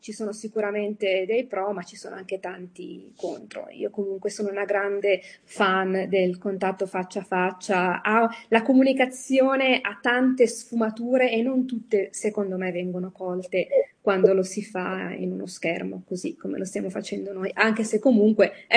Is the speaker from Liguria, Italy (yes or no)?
no; Milan, Lombardy, Italy; moved away as an adult; io ho studiato economia politica alla Bocconi, sono milanese. Ovviamente dal mio accento questo lo capite, non l'ho mai cambiato. E poi nel 1999 ho deciso di andare a studiare all'estero